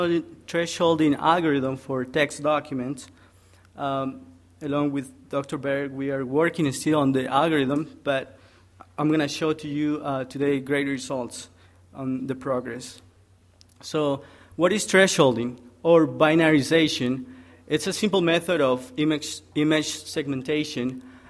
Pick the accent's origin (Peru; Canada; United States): Peru; I'm originally from Peru. I'm a student here at BYU, computer science student.